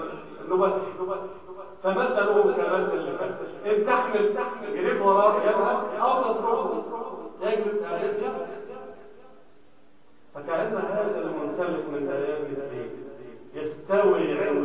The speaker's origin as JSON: {"language": "Arabic", "country": "Egypt", "said": "اللهم اجعل بلدنا مصر بلدا امنا وامن اهله يا رب العالمين"}